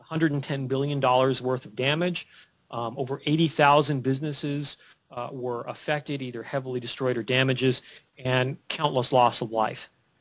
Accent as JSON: {"language": "English", "region": "California", "country": "United States", "tie": "born or raised there", "said": "I grew up in California. In California, we have earthquakes."}